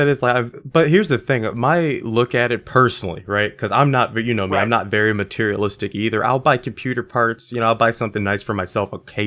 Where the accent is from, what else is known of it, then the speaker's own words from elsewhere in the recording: United States; Man, like Thanksgiving, as we're American, if you haven't figured it out at episode 8, right?